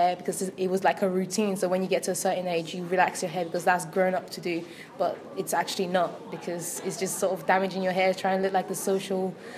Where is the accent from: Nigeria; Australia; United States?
Nigeria; I'm Nigerian.